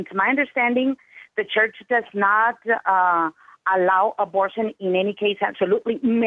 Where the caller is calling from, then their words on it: Monterrey, Nuevo León, Mexico; Well, actually, I'm calling from Monterrey, Mexico.